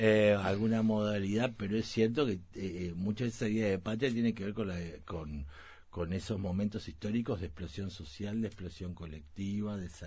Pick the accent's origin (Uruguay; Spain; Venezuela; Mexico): Uruguay; Si mañana dejamos de tomar mate y tomamos té verde todos los días, vamos a seguir siendo uruguayos